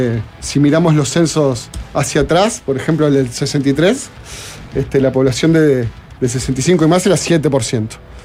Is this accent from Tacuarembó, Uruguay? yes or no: no; Montevideo, Uruguay; es porque soy montevideano y Montevideo es el departamento con menos porcentaje de mascotas por hogar